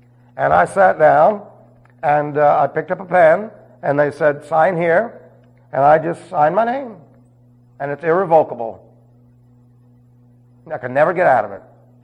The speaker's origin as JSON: {"language": "English", "town": "New York City", "region": "New York", "country": "United States", "tie": "born or raised there", "said": "I was raised in New York City, and they don't have many ranches in Manhattan."}